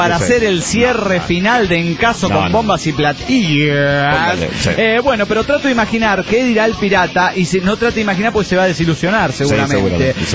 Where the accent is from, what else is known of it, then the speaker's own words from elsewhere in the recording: Nuevo Laredo, Tamaulipas, Mexico; de Nuevo Laredo, Tamaulipas, México.